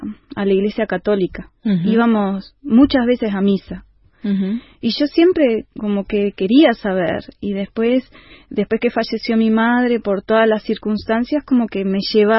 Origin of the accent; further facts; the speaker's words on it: Minas, Lavalleja, Uruguay; born there; yo nací en Minas, en el departamento de La Valleja, y mi familia no es cristiana.